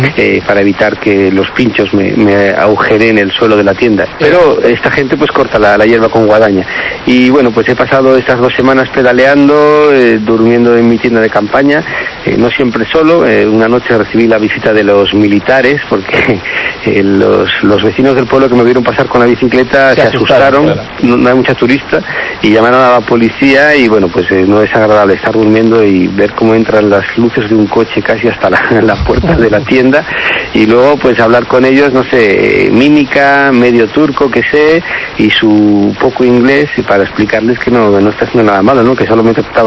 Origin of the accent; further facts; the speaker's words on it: Asturias, Spain; he encontrado muchas semejanzas con mi tierra, con Asturias.